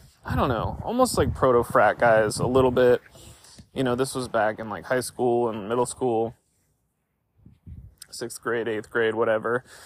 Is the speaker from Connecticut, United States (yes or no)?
yes; Connecticut, United States; And I'm from Connecticut, which is sort of jam band territory.